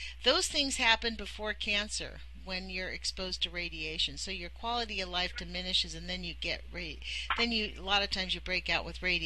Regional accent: Oregon, United States; because I'm from Oregon, I wanted to familiarize myself.

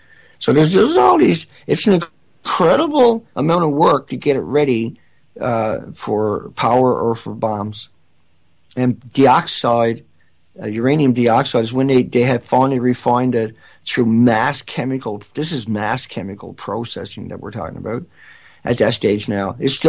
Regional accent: Canada; We're from Canada. We have incredible health care.

